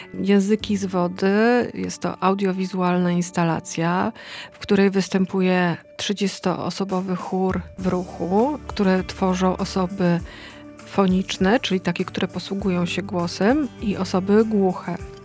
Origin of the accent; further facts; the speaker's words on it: Podlaskie Voivodeship, Poland; born there; now in Gdańsk, Poland; Jestem gdańszczanką z wyboru. Urodziłam się na Podlasiu, pod Hajnówką, mała miejscowość. Potem studiowałam w Białymstoku.